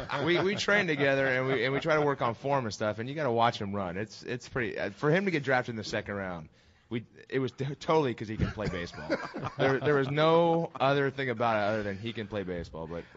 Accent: Ohio, United States; I'm from Ohio.

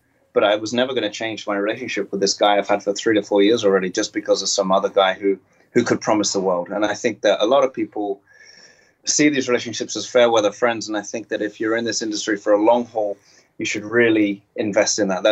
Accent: England, United Kingdom; now in Japan; I'm English, I'm not French

